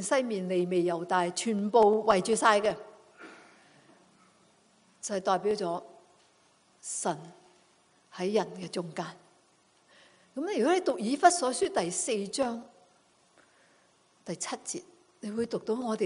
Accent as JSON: {"language": "Cantonese", "region": "Guangdong", "country": "China", "said": "咁我哋广东人咧就唔会唔明噶"}